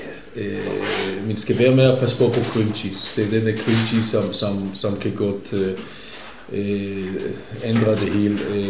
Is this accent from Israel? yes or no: yes; Israel; Danish is a second language; jeg kommer fra Israel